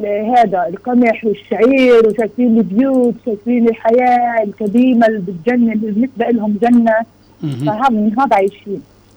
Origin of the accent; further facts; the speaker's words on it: Palestine; أنا فلسطيني وما فيش إيش بثبت إنه هو فلسطيني